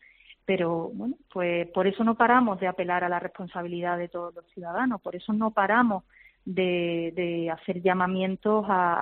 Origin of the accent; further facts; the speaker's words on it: Málaga, Andalusia, Spain; Pues yo creo que ahí somos los malagueños los que marcamos un poco ese comportamiento